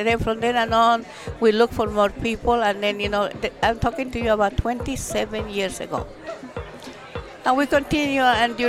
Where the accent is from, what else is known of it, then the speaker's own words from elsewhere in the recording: Bolivia; I was born and raised in Bolivia